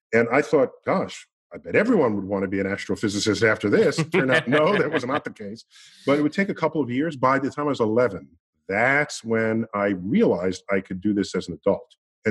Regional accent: New York City, New York, United States; and I think I was struck by it because I grew up in New York City.

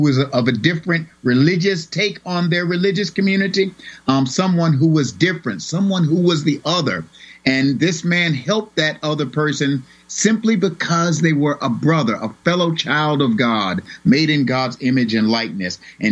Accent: United States; I am an American. I love America, and I believe in America's democracy.

